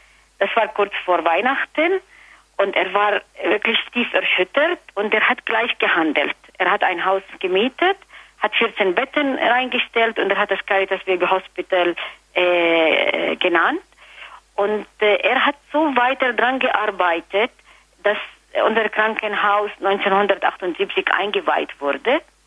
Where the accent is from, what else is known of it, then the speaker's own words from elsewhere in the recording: Palestine; German is a second language; als Palästinenser, als Einheimische von diesem Land